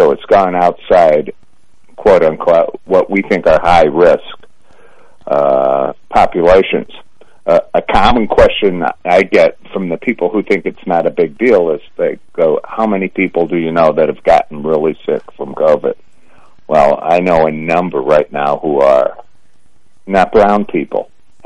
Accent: South Bend, Indiana, United States; Growing up in South Bend, I went to a multicultural school, you know, Catholics, Protestants, blacks, Jews.

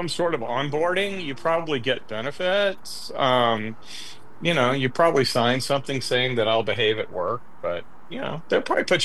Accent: Memphis, Tennessee, United States; Or of my hometown. I love how he described it as an outsider. I really did. So, but nobody cares about Memphis but me on here, so we will move on.

